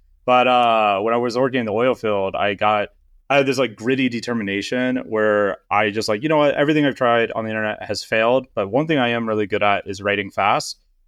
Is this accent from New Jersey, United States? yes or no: no; Alaska, United States; So I grew up in Alaska and I got into the oil field and worked there on many different rigs across many different oil fields.